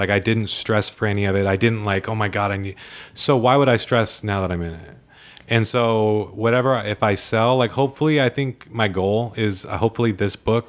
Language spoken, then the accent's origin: English; San Diego, California, United States; born there; No, I love coming down. I was born in San Diego.